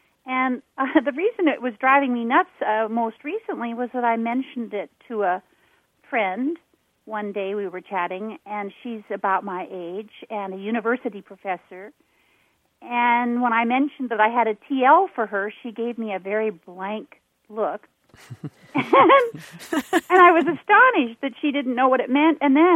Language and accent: English; Seattle, Washington, United States; As in, well, I'm from Seattle originally.